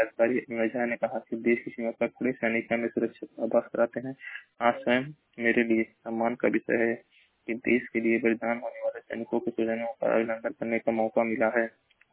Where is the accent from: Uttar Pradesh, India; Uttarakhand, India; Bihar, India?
Uttar Pradesh, India; Maharajganj; मैं जिला महाराजगंज के निवासी हूँ।